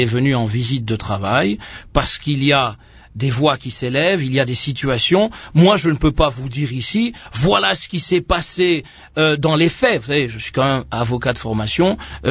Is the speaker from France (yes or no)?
no; DR Congo; Attendez, nous sommes Congolais.